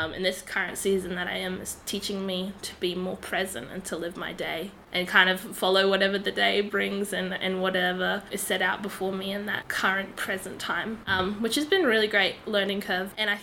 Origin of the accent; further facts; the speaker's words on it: Brisbane, Queensland, Australia; now in Auckland, New Zealand; I've moved from Australia in January. So I moved from Brisbane area, South Queensland